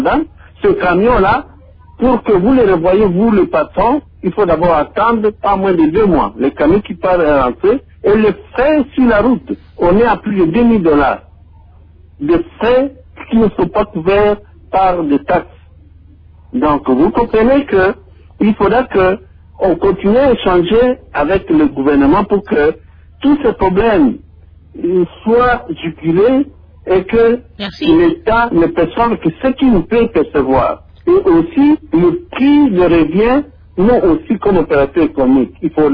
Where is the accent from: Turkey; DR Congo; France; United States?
DR Congo; Butembo, North Kivu; dans la partie de Beni, chez moi, à Boutembola.